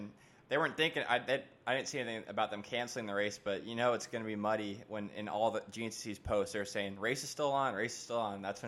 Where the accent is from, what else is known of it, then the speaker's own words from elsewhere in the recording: Florida, United States; I'm from Florida, so obviously, Jesse Ainsley and even Ben Parsons really thrive there in the sand just because we're so used to it.